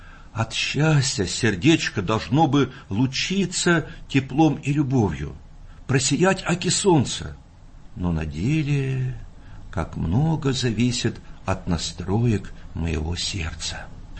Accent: Siberia, Russia; born there; also born or lived in Volga; телом я родился в Сибири, потом душой я родился на Волге.

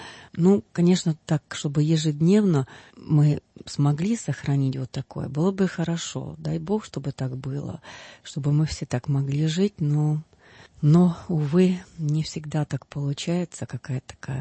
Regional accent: Czechia; я из Чехии.

